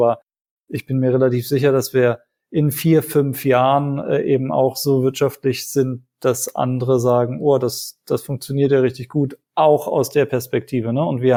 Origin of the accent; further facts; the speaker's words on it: Sri Lanka; now in Germany; ich bin ja selber in Sri Lanka zur Schule gegangen